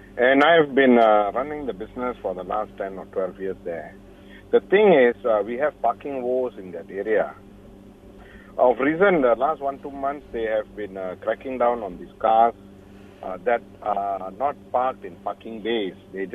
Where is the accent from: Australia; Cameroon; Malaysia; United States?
Malaysia; Seremban, Negeri Sembilan; Okay, now, number one, I'm not from Selangor. I'm from Seremban.